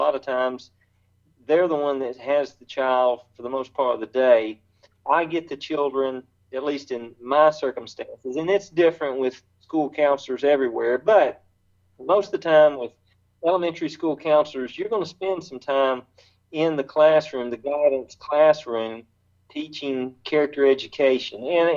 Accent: Georgia, United States; now in Knoxville, United States; originally I'm from Spalding County, but I am up here right outside of Knoxville, so this is big orange country

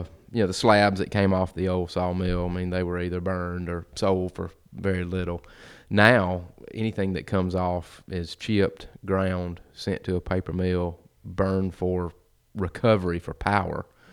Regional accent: Jesup, Georgia, United States; I grew up in, I'm from Wayne County, grew up in Jessup, Georgia, and that is the timber basket of the South.

